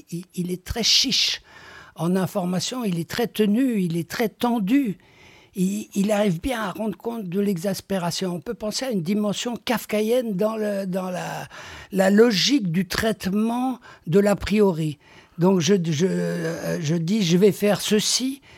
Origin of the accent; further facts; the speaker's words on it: Brussels, Belgium; Je suis bruxellois.